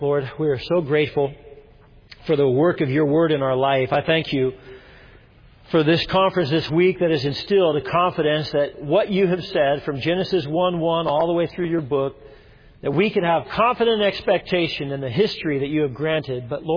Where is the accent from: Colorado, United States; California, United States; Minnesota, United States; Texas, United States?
Colorado, United States; Colorado Springs; It's my hometown. I went to high school in this town.